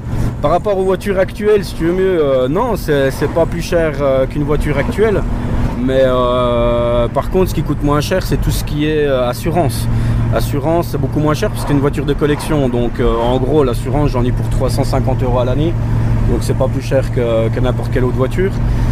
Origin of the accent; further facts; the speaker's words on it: Pontarlier, Bourgogne-Franche-Comté, France; Si, si, je suis d'ici. Moi, je suis natif de Pontarlier, toujours été sur Pontarlier.